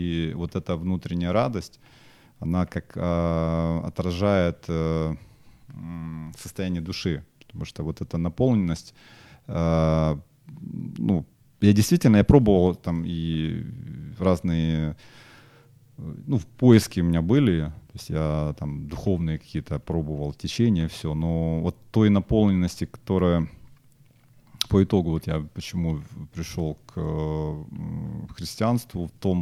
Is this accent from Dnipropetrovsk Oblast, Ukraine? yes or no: yes; Dnipro, Dnipropetrovsk Oblast, Ukraine; now in Kyiv, Ukraine; я мог вернуться в Днепр, откуда я родом, но я в Киеве остался.